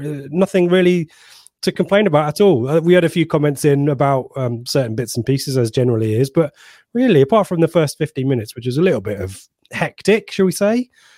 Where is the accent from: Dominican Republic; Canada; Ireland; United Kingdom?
United Kingdom; Ipswich, East of England; I'm from Ipswich. I'm representing Ipswich here.